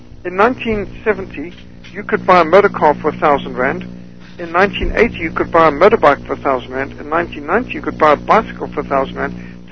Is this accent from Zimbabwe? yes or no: yes; Zimbabwe; When I was brought up in Rhodesia, I remember when the Rhodesian dollar was 3 times stronger than the US dollar